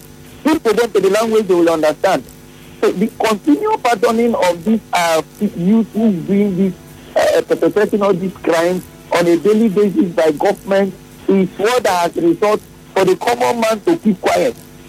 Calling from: Omama, Imo, Nigeria; I'm calling you from Omama.

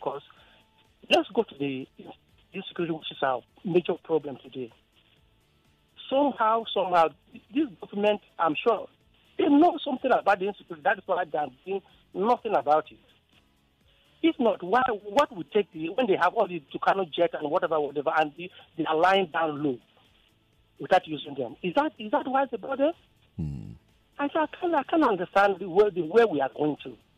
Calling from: Ikoyi, Lagos, Nigeria; I'm calling from Ikoyi.

